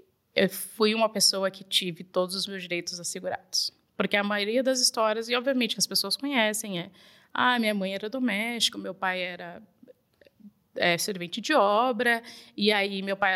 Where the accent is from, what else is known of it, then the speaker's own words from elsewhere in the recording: São Paulo, Brazil; meus pais são gaúchos. Eu e meus irmãos somos nascidos e criados em São Paulo, mas nossos pais são gaúchos. Se conheceram em São Paulo, mas são gaúchos.